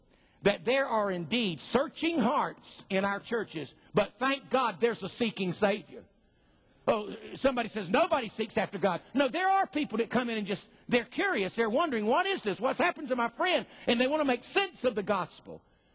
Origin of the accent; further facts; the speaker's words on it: Wilmington, United States; I called everybody back in Wilmington, my hometown, told all my church members